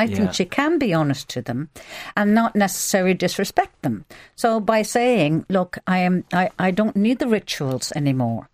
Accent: Ireland; because we're all Irish Catholics.

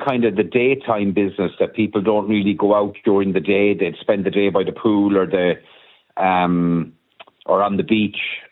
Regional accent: Ireland; We're Irish, so

